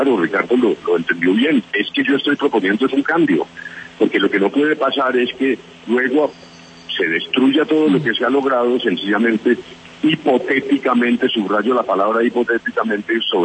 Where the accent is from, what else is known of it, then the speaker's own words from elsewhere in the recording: Colombia; somos los colombianos.